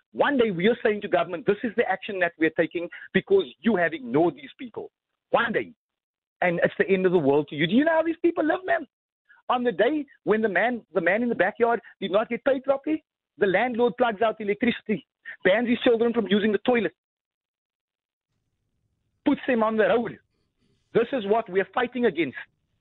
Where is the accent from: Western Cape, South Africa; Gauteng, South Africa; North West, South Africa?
Western Cape, South Africa; Cape Town; You know where we come from? We come from Constantia, and we come from Deep River, and we come from Rondebosch, and we come from Cape Town